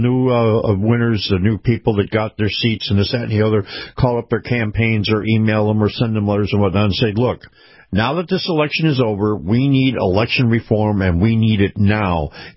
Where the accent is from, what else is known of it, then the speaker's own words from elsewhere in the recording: Florida, United States; But all the absentee ballots in my home state of Florida, everything was counted election day.